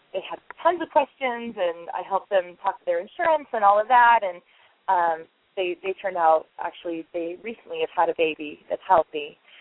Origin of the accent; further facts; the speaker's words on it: California, United States; I grew up in California, a country girl, and in a very strong, loving family